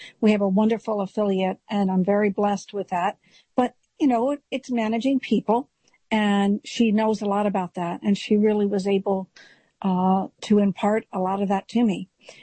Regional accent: Worcester, Massachusetts, United States; Yes, I'm from Worcester, Massachusetts

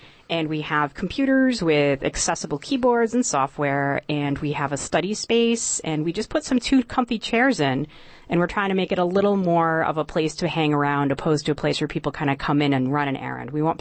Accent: Walpole, Massachusetts, United States; now in Worcester, United States; I grew up in Walpole, Massachusetts, kind of very close to Foxborough, where the Patriots play, but my entire family is from Cleveland, so I've spent a lot of time going back and forth.

